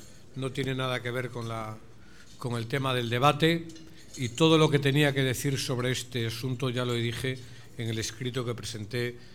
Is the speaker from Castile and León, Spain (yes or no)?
no; Galicia, Spain; es importante, desde luego, en mi tierra, en Galicia